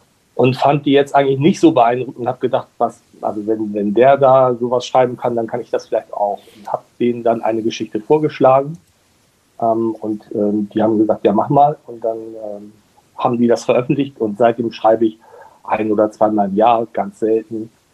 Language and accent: German; Germany; also born or lived in South Korea; now in Berlin, Germany; ich komme aus der Nähe von Bremen, lebe seit einiger Zeit jetzt wieder in Berlin und habe auch ein paar Jahre in Südkorea verbracht.